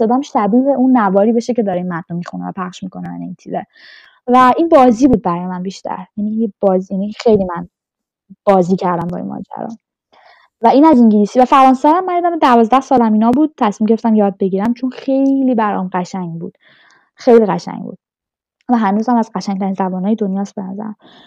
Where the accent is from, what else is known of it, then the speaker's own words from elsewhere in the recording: Iran; moved away; بعد مثلا میگم ایران،